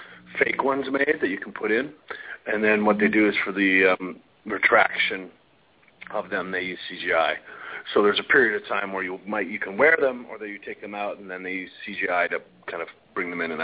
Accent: Ottawa, Ontario, Canada; I was growing up in Ottawa. It's not so wild.

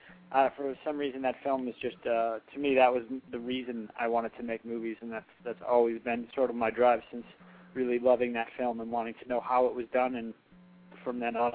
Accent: Boston, Massachusetts, United States; now in Brooklyn, United States; I moved to Brooklyn, and I just saw such a different diversity of life than I did growing up in Boston

